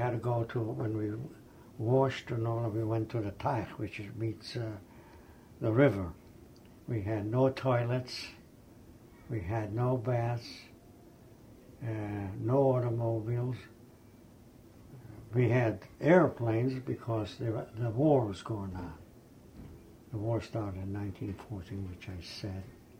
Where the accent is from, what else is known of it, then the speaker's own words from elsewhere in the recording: Vasilishok, Grodno Region, Belarus; now in United States; I came from Grodno Gubernia. And the name of the town is Vasilishok.